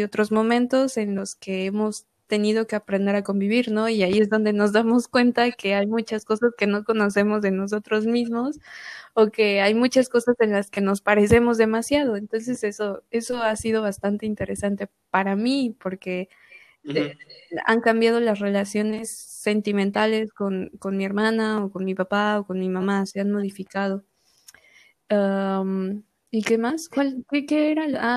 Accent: Mexico; creo que como mexicanas, como mexicanos, solemos ser muy atascados

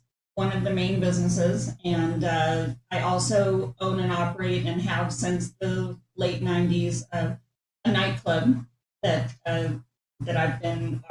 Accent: California, United States; I'm originally from the South Bay area. I own in Torrance, which is down by Redondo Beach in the coastal area of Los Angeles.

